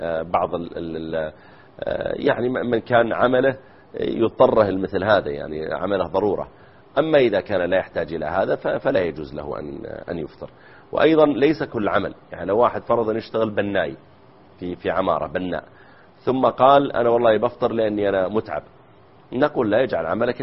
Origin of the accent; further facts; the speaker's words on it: Saudi Arabia; احنا عندنا في السعودية أيضا ينزل